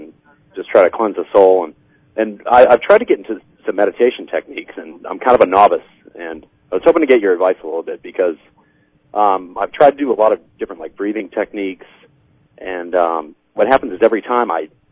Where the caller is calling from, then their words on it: Massachusetts, United States; I'm calling from Massachusetts.